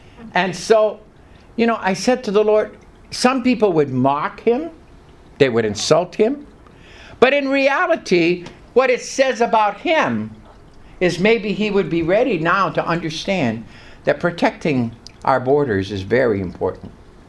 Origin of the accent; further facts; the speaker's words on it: Canada; Because myself, I came from Canada.